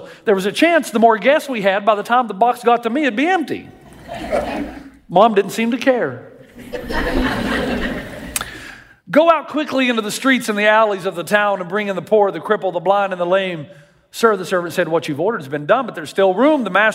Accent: Tennessee, United States; I grew up in Tennessee.

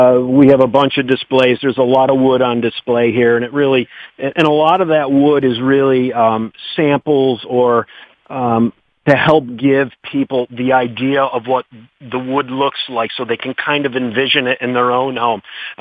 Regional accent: New York, United States; Well, Chris, you know, like I said, I am from New York, but I am a Steeler fan, even after last night

